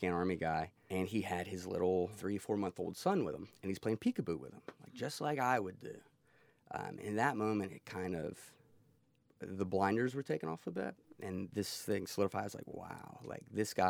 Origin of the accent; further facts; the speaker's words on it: Alabama, United States; So growing up in Alabama, I was 15 when 9/11 happened.